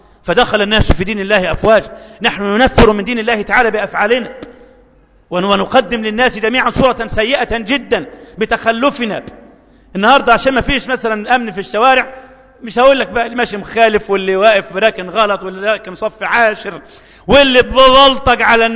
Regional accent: Egypt; اللهم اجعل مصرنا أمنا أمانا وسائر بلاد المؤمنين، اللهم اجعل بلدنا مصر أمنا أمانا وسائر بلاد المسلمين.

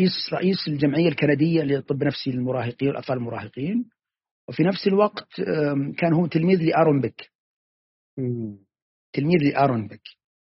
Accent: Saudi Arabia; كملت البرنامج 2 على المرضى عندنا في السعودية

